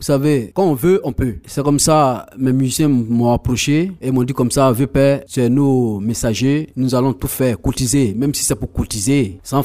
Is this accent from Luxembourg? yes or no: no; Côte d’Ivoire